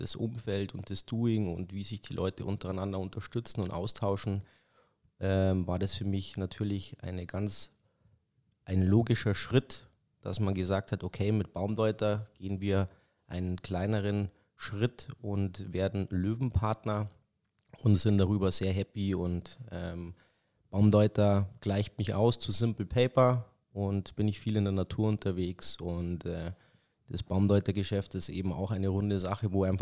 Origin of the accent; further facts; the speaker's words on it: Freising, Bavaria, Germany; born there; ich bin in Freising geboren